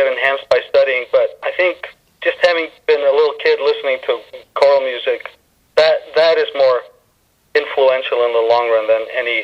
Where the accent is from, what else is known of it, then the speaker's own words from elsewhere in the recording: Iceland; and obviously I'm from Iceland, so which is a part of Scandinavia, culturally at least.